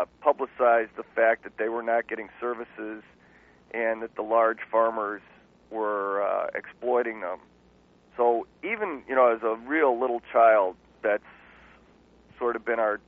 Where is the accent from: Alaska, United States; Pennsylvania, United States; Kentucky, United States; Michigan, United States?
Michigan, United States; Grand Rapids; Detroit, over on the east. We're in the west, Grand Rapids, just across the border from South Bend, Indiana.